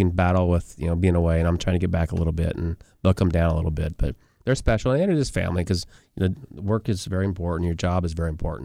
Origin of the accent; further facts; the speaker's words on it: Stockton, California, United States; also born or lived in Pinole; Then they moved to Stockton where I was born, and we lived there through third grade, moved to Pinole for a few years.